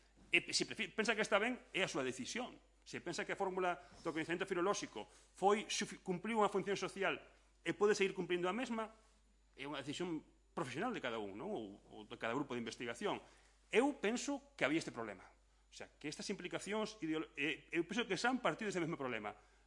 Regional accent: United States; igual que son americano

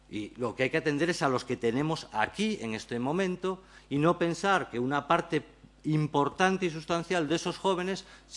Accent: Galicia, Spain; Como ciudadanos gallegos, con todos los derechos, como mínimo políticos, que tenemos los ciudadanos gallegos en el interior

